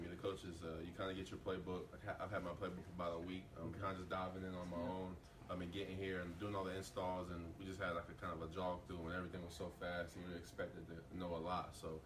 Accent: Atlanta, Georgia, United States; I grew up in Atlanta. My favorite player was Michael Vick. So I definitely had to be a Falcons fan.

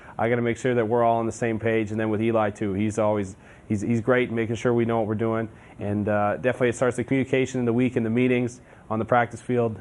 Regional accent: Saskatchewan, Canada; I grew up an hour away from where the team was in Saskatchewan, the Saskatchewan Rough Riders

